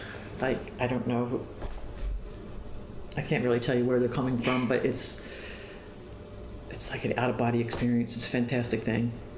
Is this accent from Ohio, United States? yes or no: no; Philadelphia, Pennsylvania, United States; I'm from Philadelphia, so people back east, we talk really we just go A, B.